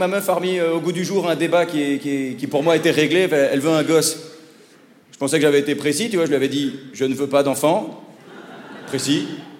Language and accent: French; Belgium; Je sais de quoi je parle, je viens de Belgique.